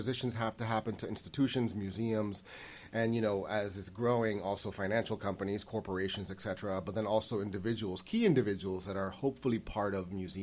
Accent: New York, United States; born there; I was born in New York, born and conceived in New York during the Summer of Sam.

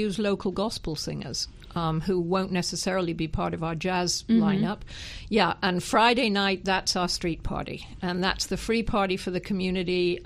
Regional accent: Bahamas; Bahamian.

